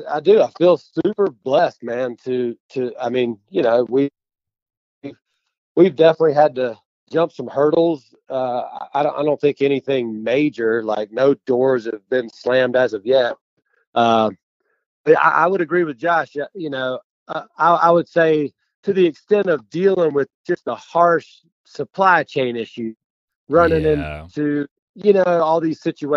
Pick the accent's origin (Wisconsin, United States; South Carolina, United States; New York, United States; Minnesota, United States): South Carolina, United States; Greenville; also born or lived in Atlanta, United States; it's kind of reminds us of how we grew up outside of Greenville, South Carolina. We grew up kind of on a small farm